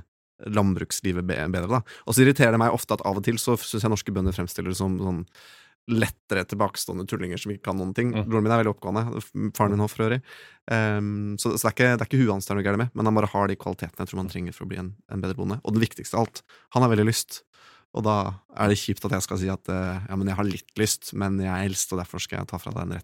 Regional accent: Hamar, Innlandet, Norway; also born or lived in Elverum; jeg har vokst opp også i Hamar på Hamar og Elverum, ja. Gått på skole der liksom

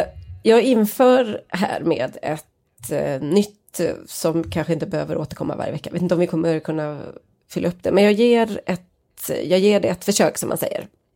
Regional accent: northern Sweden, Sweden; där jag kommer från så tycker vi liksom att i södra Sverige så är de ju att betrakta som från Medelhavet eller ja, någonting åt det hållet i alla fall.

